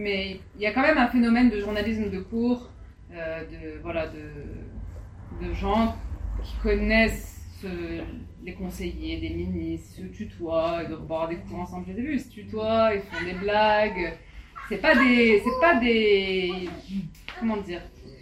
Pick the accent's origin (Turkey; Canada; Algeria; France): Algeria; Moi, je viens d'Algérie, j'ai grandi en Algérie, et en Algérie, on a été éduqués avec la Palestine au cœur.